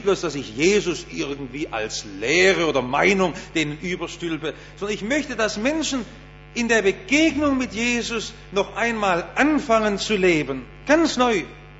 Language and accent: German; Germany; Nun bin ich nicht Jude wie Paulus, ich bin Deutscher, und wir Deutschen müssen einfach so ein großes Wort, das Paulus sagt, zerhacken.